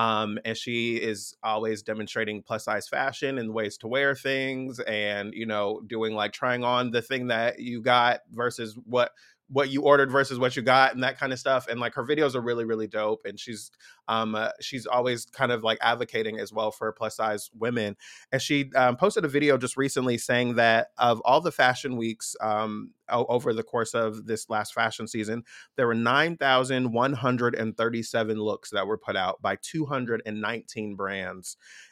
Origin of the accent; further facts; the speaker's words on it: Inglewood, California, United States; I live in Ladera Heights. Okay. You know, I grew up in Inglewood.